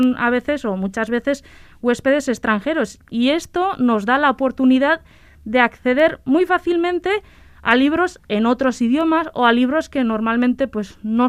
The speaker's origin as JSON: {"language": "Spanish", "town": "Baztán", "region": "Navarre", "country": "Spain", "tie": "born or raised there", "said": "Yo soy de Baztán y me acuerdo que de pequeña, cuando abrían la piscina de Elizondo en verano"}